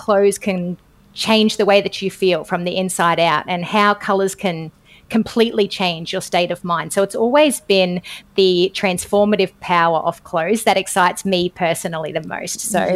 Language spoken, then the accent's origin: English; Australia; accent: Australian; I am very Aussie in the way that I say it.